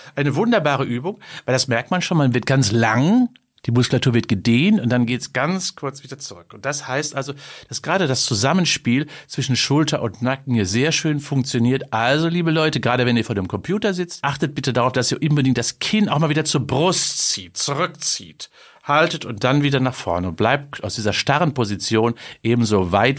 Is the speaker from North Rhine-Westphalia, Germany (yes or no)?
yes; Cologne, North Rhine-Westphalia, Germany; Und das ist die allerwichtigste Weisheit, die ich immer wieder auch als Kölner verfolge.